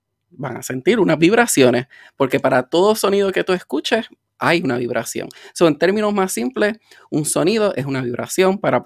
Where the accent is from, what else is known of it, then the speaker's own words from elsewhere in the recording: Bayamón, Puerto Rico; Pues, nacido de Puerto Rico, soy de Bayamón, Puerto Rico originalmente.